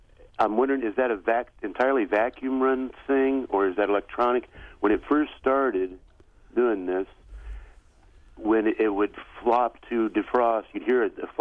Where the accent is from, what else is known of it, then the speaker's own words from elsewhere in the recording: Indiana, United States; I moved back to my hometown in Indiana and listened to you online.